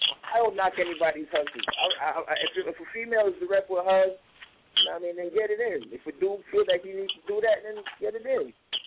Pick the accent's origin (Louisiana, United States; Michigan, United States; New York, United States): New York, United States; Brooklyn; I'm from Brooklyn, New York.